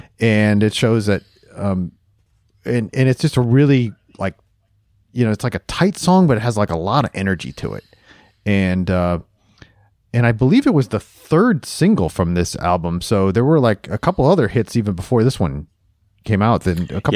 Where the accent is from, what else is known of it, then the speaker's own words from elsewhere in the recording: Ohio, United States; I grew up in Ohio. Same kind of thing.